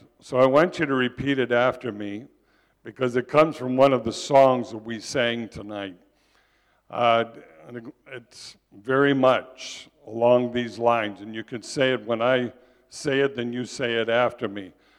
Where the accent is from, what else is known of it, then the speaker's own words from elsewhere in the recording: United States; You know, I'm an American, as you can hear.